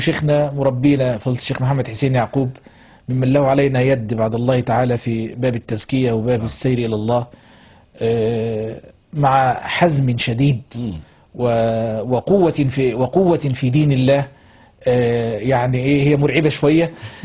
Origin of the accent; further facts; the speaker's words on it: Kitama, Gharbia, Egypt; أهل قريتي، أنا من كتامة غربية